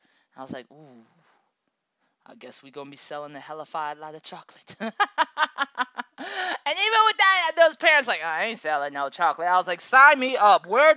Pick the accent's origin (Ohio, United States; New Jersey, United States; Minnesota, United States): Ohio, United States; Akron; even where we're from Akron, Ohio, what? Even our upper poverty, lower working class neighborhood, you had a house, and most people had a very good sized yard.